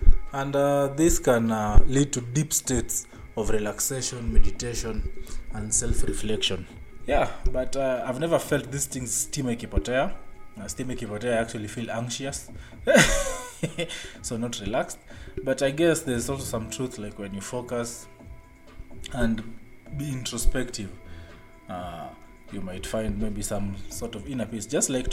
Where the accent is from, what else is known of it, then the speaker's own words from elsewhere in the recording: Kenya; as a Kenyan, I can vaguely suggest